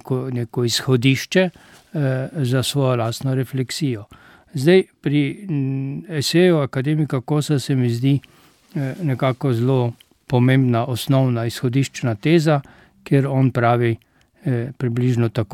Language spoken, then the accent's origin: Slovenian; Prlekija, Slovenia; Če jaz kot Prlek izpostavim samo enega takega